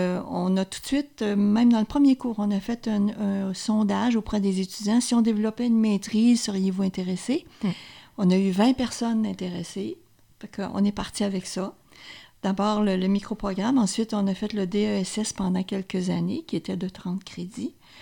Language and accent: French; Quebec, Canada; Mais moi, je venais d'Abitibi, ce qu'elle ne savait pas. Alors, c'était comme redonné à ma région.